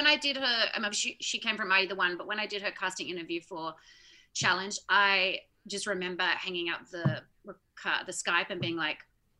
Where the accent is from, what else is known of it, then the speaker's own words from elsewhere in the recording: Australia; I'm Australian, like, I'm a good swimmer.